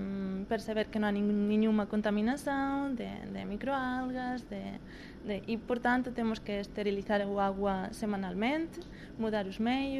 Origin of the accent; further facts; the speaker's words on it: Murcia, Region of Murcia, Spain; Portuguese is a second language; Sou de Múrcia, da Espanha.